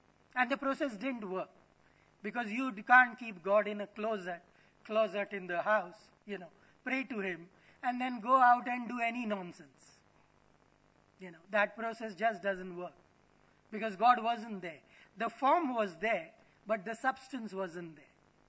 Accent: India; born there; I remember I was born in India

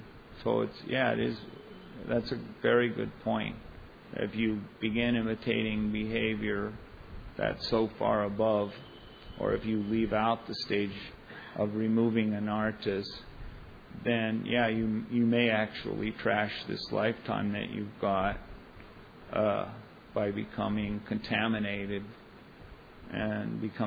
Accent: Ireland; the Irish poet, Scottish poet, okay, but since I'm Irish

